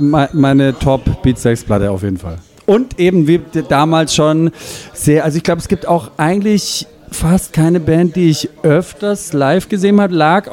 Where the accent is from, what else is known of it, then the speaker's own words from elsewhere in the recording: Konstanz, Baden-Württemberg, Germany; Ich bin in Konstanz aufgewachsen eben und damals gab es halt irgendwie, in Konstanz gab es relativ wenig live